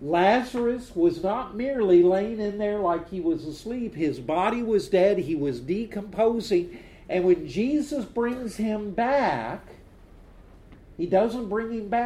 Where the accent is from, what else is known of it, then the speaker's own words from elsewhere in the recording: Illinois, United States; I made sure that I spent a part of a day in Springfield, the capital of my home state